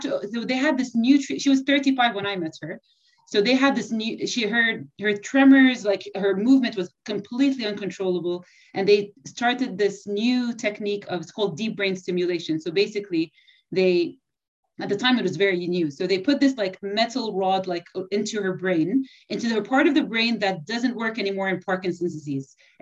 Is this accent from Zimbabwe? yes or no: no; Abu Dhabi, United Arab Emirates; also born or lived in Bristol; I was born in Bristol, but I didn't last, Bristol in the United Kingdom. I didn't stay here for long. My father... he had just got a medicine degree, and then we moved to Abu Dhabi in the UAE. So that's where I grew up all my life.